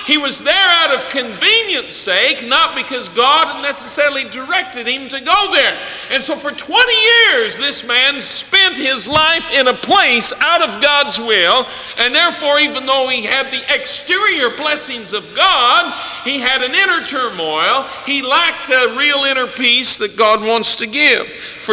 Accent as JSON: {"language": "English", "region": "Colorado", "country": "United States", "said": "And I'll say, well, I'm from Colorado."}